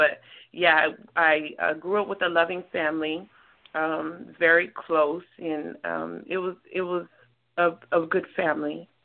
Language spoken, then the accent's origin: English; San Jose, California, United States; also born or lived in Redwood City; So I was born in Redwood City, and then I moved to San Jose. So I reside in San Jose.